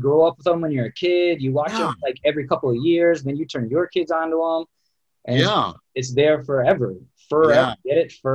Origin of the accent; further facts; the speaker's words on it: Indiana, United States; now in Los Angeles, United States; say I came from Indiana, I was doing comedy there. I was doing comedy in Michigan and Chicago, then in South Korea. So I've done comedy a lot of places.